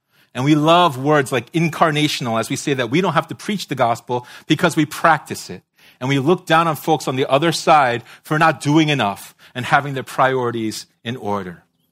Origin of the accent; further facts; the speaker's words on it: East Coast, United States; I will judge you all really hard, all right? I'm from the East Coast. That's what we do, all right?